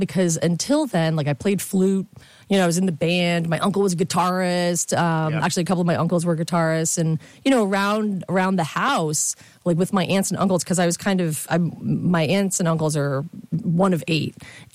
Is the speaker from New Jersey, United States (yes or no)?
no; Clearwater, Florida, United States; All right, so I'm from Clearwater, Florida.